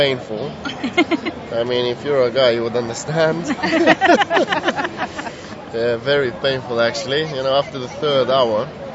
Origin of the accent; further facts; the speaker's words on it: Bulgaria; also born or lived in England, United Kingdom; So, although I'm from Bulgaria, you know, it happened in England, so London was the place.